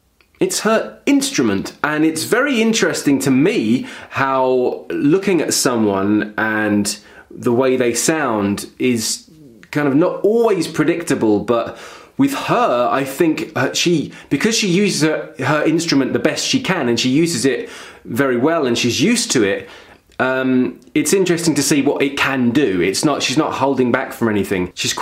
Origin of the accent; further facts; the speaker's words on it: England, United Kingdom; now in Finland; I don't live in America, I don't watch American TV or news. I actually live in Finland, but I'm from England and I've got Irish family